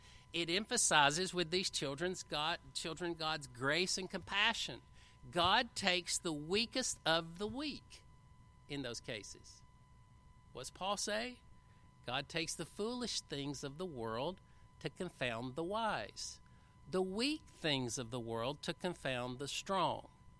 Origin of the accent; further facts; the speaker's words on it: the South, United States; accent: southern; And I know with my southern accent it's nowhere close to what the Hebrew says.